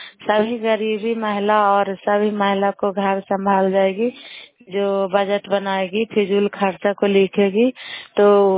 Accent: Bihar, India; नालंदा जिला कराय ब्लॉक की निवासी हूँ।

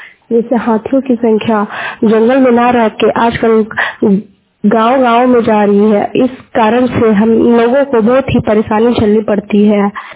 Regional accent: Gola, Jharkhand, India; मैं गोला प्रखंड की रहने वाली हूँ

